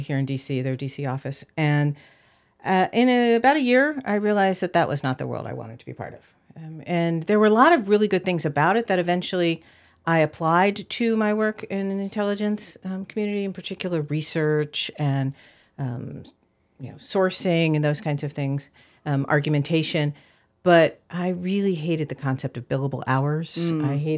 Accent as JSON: {"language": "English", "region": "Maryland", "country": "United States", "tie": "born or raised there", "also_born_or_lived": "Washington, D.C.", "said": "I was actually born in D.C., and I grew up in Maryland, but my parents had nothing to do with the government."}